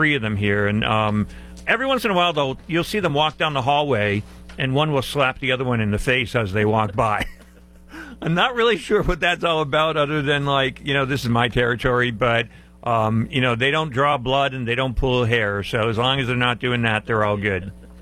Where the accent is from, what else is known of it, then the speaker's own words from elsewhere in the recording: Scranton, Pennsylvania, United States; But I grew up in Scranton, Pennsylvania. My whole family's still up there.